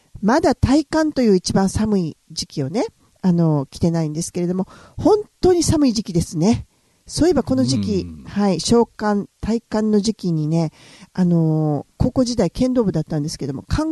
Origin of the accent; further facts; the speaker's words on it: Kansai, Japan; 私も関西なんですけれども